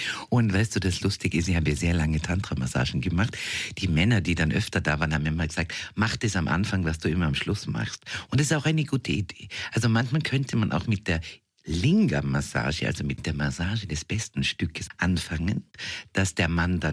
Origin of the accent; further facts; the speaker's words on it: Vorarlberg, Austria; was ich als Vorarlbergerin jetzt nicht so wahnsinnig erotisch finde